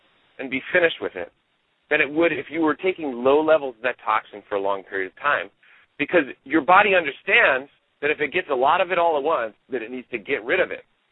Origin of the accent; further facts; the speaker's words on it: Danbury, Connecticut, United States; Now, again, I come from Connecticut, and Danbury, which is the town that I'm from, used to be the hat capital of the world.